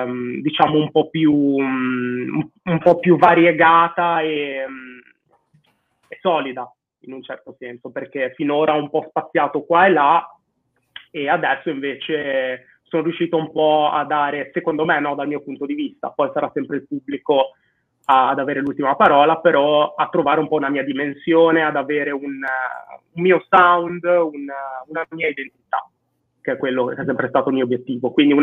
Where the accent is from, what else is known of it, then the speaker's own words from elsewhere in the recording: Liguria, Italy; io sono ligure e la Liguria è una terra di attracco e di partenza, cioè una striscia di terra molto sottile fra il mare e le montagne